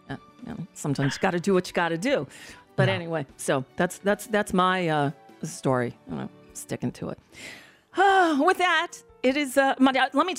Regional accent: Florida, United States; But I grew up, I grew up in South Florida, which is where it all came in back in the 70s.

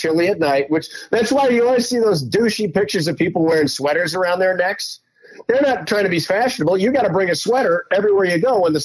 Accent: Michigan, United States; I grew up in Michigan, and there were very few sunny days in the wintertime.

